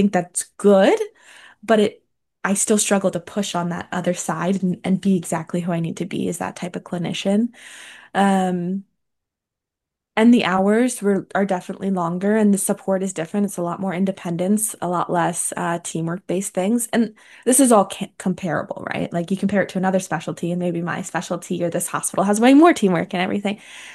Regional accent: East Coast, United States; also born or lived in Minnesota; And also being on the East Coast, I'm from the East Coast, but when I was in Minnesota, I got really spoiled.

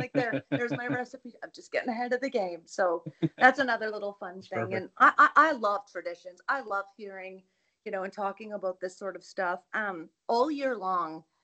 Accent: Northern Canada, Canada; So I came from a very, very big family. I'm actually from Northern Canada.

